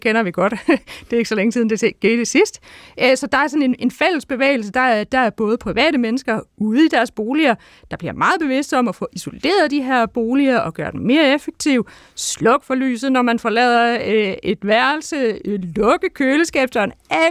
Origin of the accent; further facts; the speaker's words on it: Odense, Region of Southern Denmark, Denmark; Så i Odense, hvor jeg kommer fra, der bliver man sådan verdensmester i fjernvarme i løbet af 1980'erne.